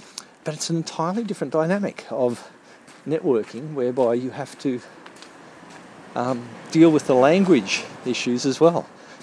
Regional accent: Australia; now in Berlin, Germany; in my home country, in Australia

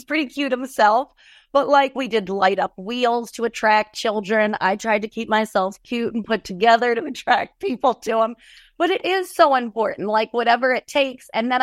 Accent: Rochester, New York, United States; also born or lived in New Jersey; And I was born in New Jersey, and then we ended up in Rochester, New York, I think once I was like 9 until I was 30.

